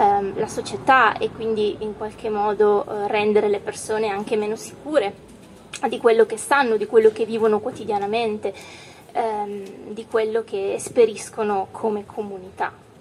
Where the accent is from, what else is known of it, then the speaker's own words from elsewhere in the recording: Sardinia, Italy; now in Lombardy, Italy; Io sono sarda di origini e effettivamente anche in Sardegna c'è un problema analogo.